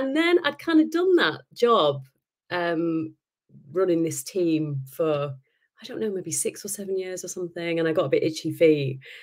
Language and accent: English; North West England, United Kingdom; Yeah, my background is that I was brought up in the Lake District.